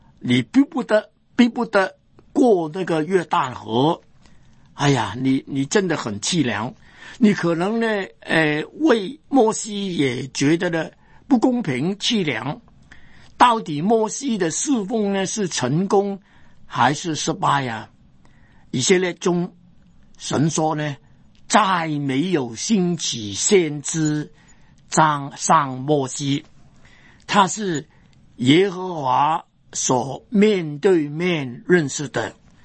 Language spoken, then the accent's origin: Chinese; China; 我们中国人说耳闻三分假，眼见未必真